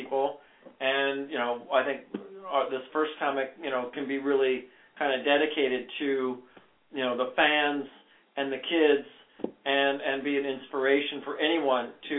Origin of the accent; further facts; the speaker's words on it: Iowa, United States; Yeah, I grew up in Iowa.